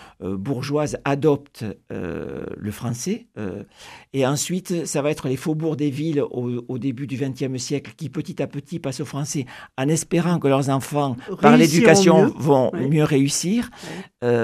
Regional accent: Occitanie, France; accent: Occitan; on a appris le français en gardant un accent occitan.

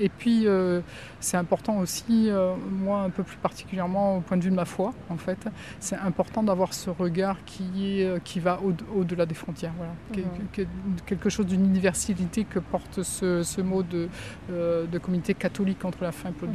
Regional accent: Occitanie, France; Moi, je suis du Lot, donc j'appartiens à la. Enfin, j'appartiens. Je suis de la délégation du Lot, à Figeac plus exactement.

